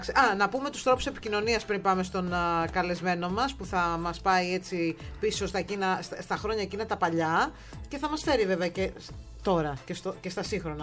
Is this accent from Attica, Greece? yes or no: yes; Chalandri, Attica, Greece; born there; εγώ είχα την τύχη να μένω πάρα πολύ κοντά, γιατί γεννήθηκα στο Χαλάνδριο